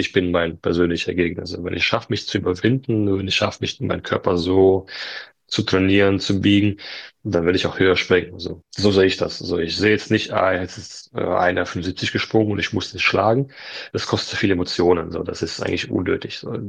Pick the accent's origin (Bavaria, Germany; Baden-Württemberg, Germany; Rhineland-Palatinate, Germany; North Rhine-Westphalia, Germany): Rhineland-Palatinate, Germany; Landau; dass mich die Leute in Landau mittlerweile kennen und erkennen. So, das macht mich persönlich auch schon glücklich hier in meinem Heimatort.